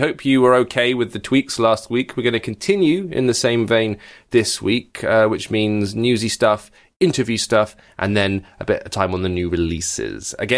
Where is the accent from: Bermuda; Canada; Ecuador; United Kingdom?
United Kingdom; because we're British, our bodies are unaccustomed to that big glowy thing in the sky.